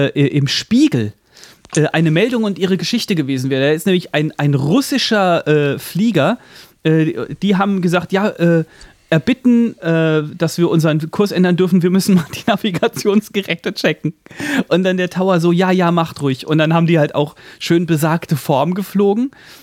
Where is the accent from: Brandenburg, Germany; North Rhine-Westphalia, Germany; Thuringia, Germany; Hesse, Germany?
Hesse, Germany; Kelsterbach; ein Freund hier aus Kelsterbach, aus meiner Heimatstadt